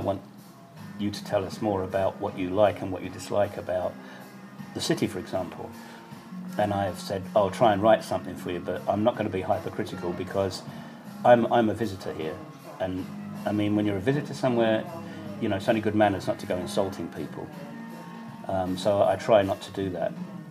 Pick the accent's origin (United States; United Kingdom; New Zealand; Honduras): United Kingdom; even as a Brit, sometimes I get hurt about it.